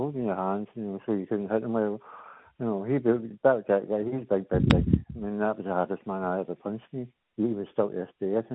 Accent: Kirkintilloch, Scotland, United Kingdom; but he came from my hometown in Kirkintilloch.

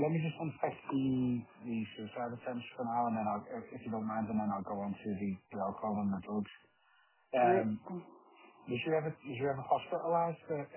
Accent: Drumchapel, Scotland, United Kingdom; Yeah, mate, yeah, I'm from Chapel, yeah.

